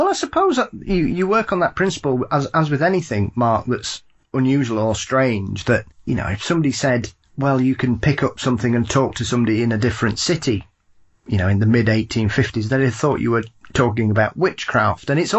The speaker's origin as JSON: {"language": "English", "country": "United Kingdom", "said": "as a Brit"}